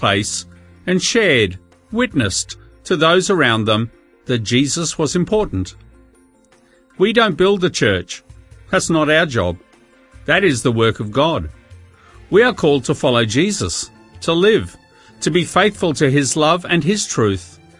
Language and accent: English; Australia; now in United Kingdom; Once we had moved past my being Australian